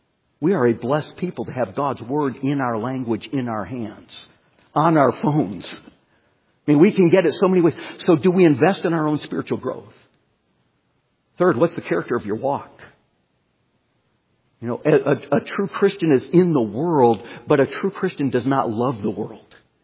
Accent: Michigan, United States; When I was growing up in Michigan, I spent a lot of time outdoors. There was a river right across the street from us.

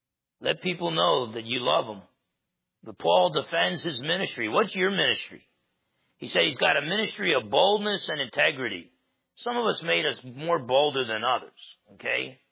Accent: New Jersey, United States; Maybe I'm just pessimistic from Jersey

